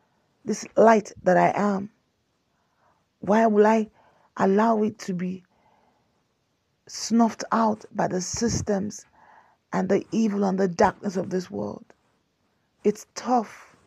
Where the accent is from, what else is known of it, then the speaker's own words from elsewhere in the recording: Nigeria; but I am a Nigerian and I'm not fraudulent.